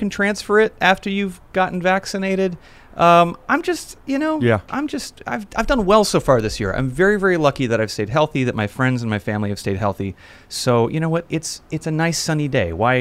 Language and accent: English; Los Angeles, California, United States; being I was born in Los Angeles.